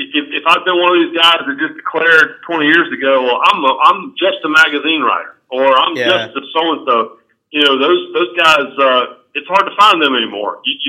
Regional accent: Rockingham, North Carolina, United States; born there; accent: Southern; as the only production person with a Southern accent, and I was born in Rockingham, North Carolina

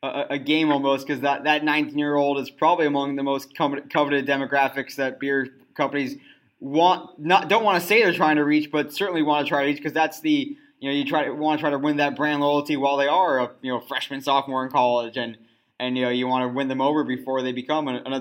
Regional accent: San Diego, California, United States; I know I'm from San Diego, and I think that's a place where microbrews are growing immensely.

